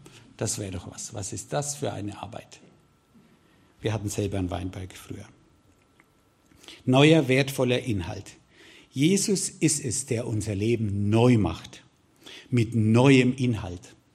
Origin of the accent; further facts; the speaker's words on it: Bavaria, Germany; ich kenne mich da nicht so aus, ich komme aus Franken.